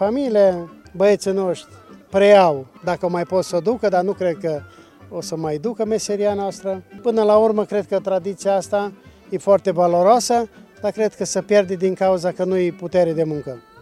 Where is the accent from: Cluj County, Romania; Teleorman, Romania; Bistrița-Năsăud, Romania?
Bistrița-Năsăud, Romania; Bistrița, Beclan pe Someș, Dobrig, Valea Țâbleșului.